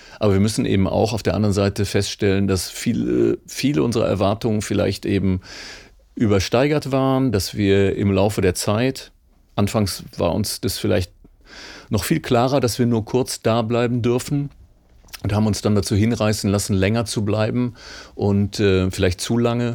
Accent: Germany; aber da sind wir Deutsche dann ja vielleicht

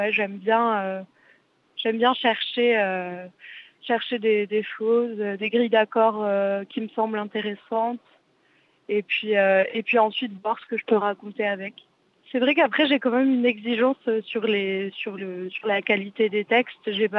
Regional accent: south of France, France; je viens du sud de la France.

